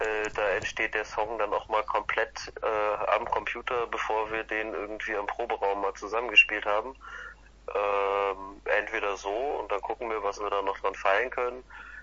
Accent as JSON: {"language": "German", "region": "Berlin", "country": "Germany", "said": "Nee, ich bin Berliner. Wir sind in der Ursprungsbesetzung dreiviertel Berliner."}